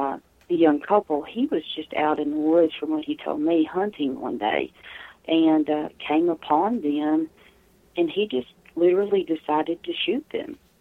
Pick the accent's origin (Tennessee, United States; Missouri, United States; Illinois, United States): Tennessee, United States; his grandmother lives just a few towns down, or lived from my hometown where I'm out here in Tennessee.